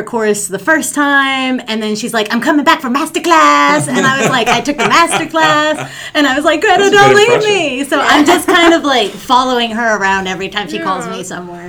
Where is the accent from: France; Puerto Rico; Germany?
Puerto Rico; San Juan; now in Springfield, United States; I am from San Juan, Puerto Rico. But I'm based in Springfield, Massachusetts